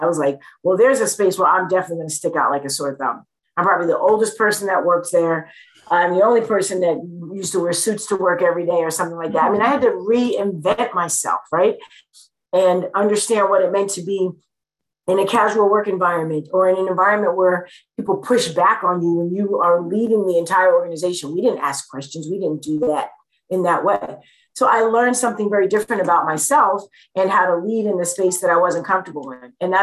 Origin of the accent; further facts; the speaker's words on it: Plainfield, New Jersey, United States; I grew up in Plainfield, so not too far from there, and used to go to church in New Brunswick.